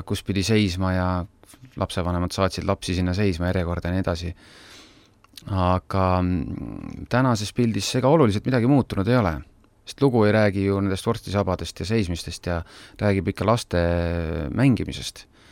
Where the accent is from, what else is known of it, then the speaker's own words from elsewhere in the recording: Põlva, Põlva County, Estonia; aga ma olen Põlvast pärit